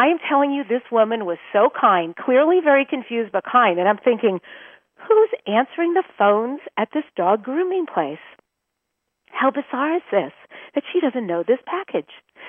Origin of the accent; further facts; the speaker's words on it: Long Island, New York, United States; now in Los Angeles, United States; I grew up in New York on Long Island originally. Now, of course, I'm in Los Angeles, but originally from New York.